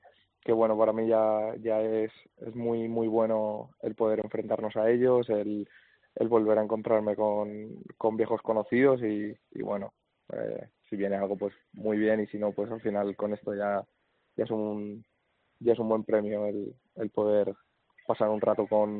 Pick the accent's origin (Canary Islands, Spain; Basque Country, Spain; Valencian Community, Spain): Valencian Community, Spain; L'Eliana; Sí, de la Eliana, sí.